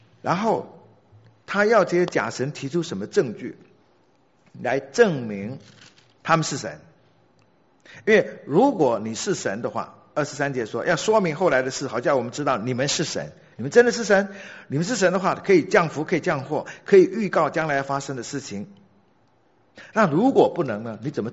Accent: China; 我们中国人都很相信算命的，算命是什么？就是预测未来嘛。

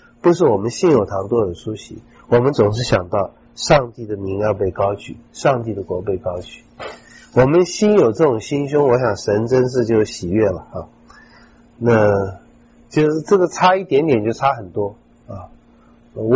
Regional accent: Taiwan; 尤其我们在台湾长大的人，我觉得不太多

